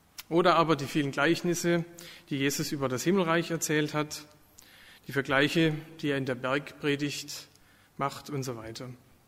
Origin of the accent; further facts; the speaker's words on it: Baden-Württemberg, Germany; wir sind aus der Nähe von Heilbronn